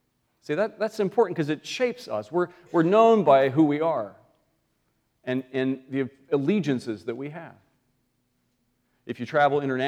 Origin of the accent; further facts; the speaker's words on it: Northern United States, United States; also born or lived in Georgia; Why people just seem to know I was a Yankee?